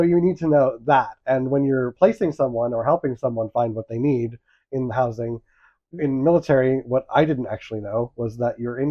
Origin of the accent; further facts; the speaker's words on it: Las Vegas, Nevada, United States; now in New York City, United States; from Las Vegas, realtor, broker, coach